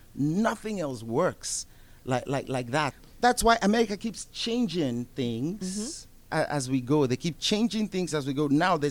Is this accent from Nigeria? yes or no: yes; Nigeria; I'm from Nigeria.